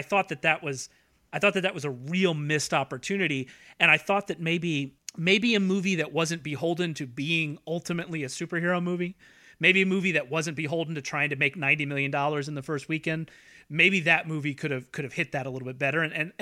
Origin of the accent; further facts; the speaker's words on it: Texas, United States; I'm a Texan. I have been to El Paso.